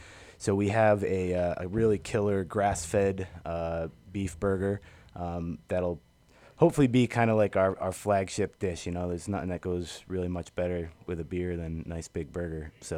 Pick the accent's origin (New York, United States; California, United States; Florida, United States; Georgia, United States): New York, United States; Amsterdam; Yeah, I'm originally an upstate kid. I grew up in Amsterdam, New York, which is in the Albany, Schenectady area.